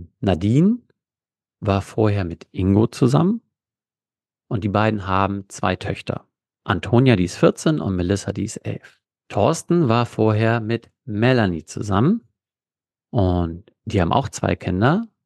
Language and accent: German; Northern Germany, Germany; Ich komme ja übrigens aus dem Norden.